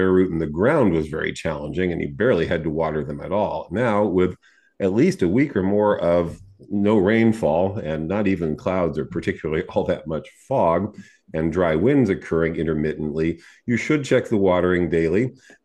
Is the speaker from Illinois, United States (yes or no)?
no; California, United States; I grew up in Southern California. We didn't have Santa Ana winds in January.